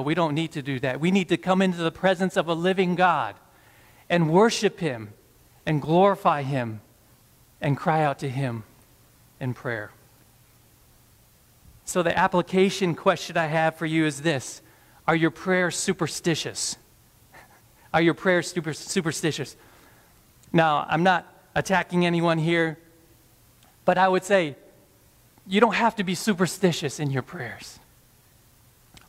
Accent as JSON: {"language": "English", "country": "United States", "said": "And I have to really catch myself as an American not to say, oh, please or thank you to my Chinese friends"}